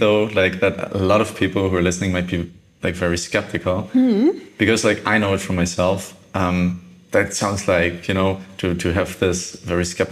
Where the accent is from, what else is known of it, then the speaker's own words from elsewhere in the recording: Germany; And then I'm coming from Germany